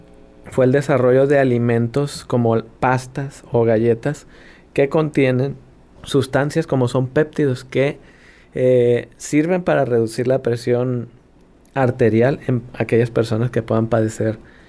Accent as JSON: {"language": "Spanish", "country": "Mexico", "said": "porque como mexicanos tenemos muchas mejores fortunas"}